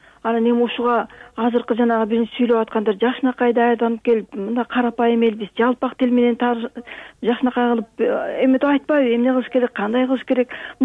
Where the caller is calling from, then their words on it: Bishkek, Kyrgyzstan; Алло, саламатсыңарбы, айланып кетем, пенсионерке Бишкектенмин.